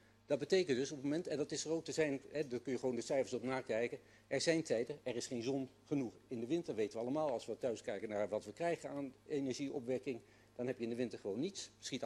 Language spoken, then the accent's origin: Dutch; Borne, Overijssel, Netherlands; Ik ben zelf niet vanuit de Hof, ik ben uit Borne, voor de duidelijkheid